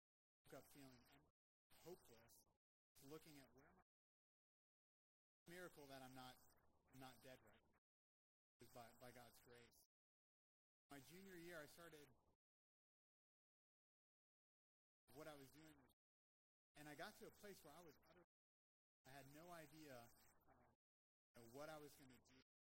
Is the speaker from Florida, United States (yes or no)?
yes; Florida, United States; I grew up in Florida. But, yes, I grew up in Florida, and I wasn't a Christian.